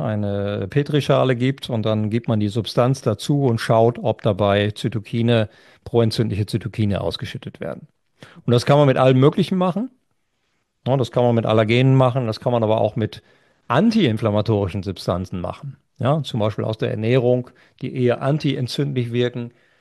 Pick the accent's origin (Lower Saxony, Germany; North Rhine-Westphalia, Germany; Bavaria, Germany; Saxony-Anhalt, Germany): Lower Saxony, Germany; So bin ich mit Bäumen nicht aufgewachsen. Ich bin nicht am Waldesrand im Wald aufgewachsen, sondern an einer Küste, die, wir sagen ja in Ostfriesland immer ganz gerne, wo man dann Samstag schon sieht, wer sonntags zum Tee kommt.